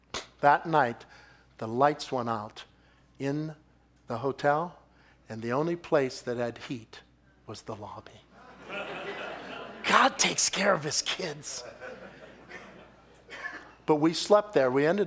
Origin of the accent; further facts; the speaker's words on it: Pittsburgh, Pennsylvania, United States; now in Detroit, United States; We're from Pittsburgh.